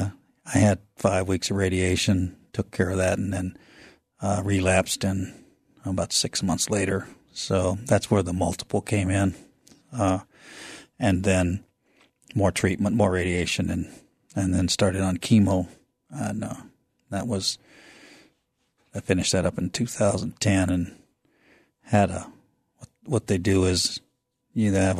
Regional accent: Juneau, Alaska, United States; also born or lived in US South; Born and raised, spent some time in the South, and came back in 1980 and been here ever since.

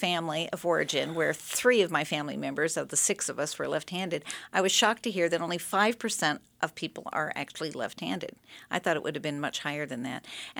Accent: Sitka, Alaska, United States; moved away as an adult; So I grew up in Sitka. I moved away after graduating from high school in 1974.

